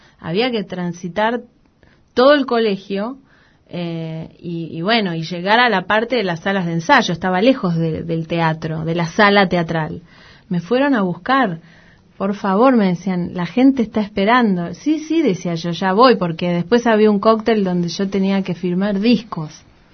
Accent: Argentina; Lo que tenemos nosotros como argentinos, que es maravilloso, es un desorden mental impresionante

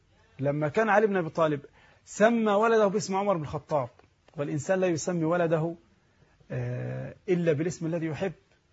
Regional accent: Egypt; البنوك عندنا في مصر ثلاثة اقسام

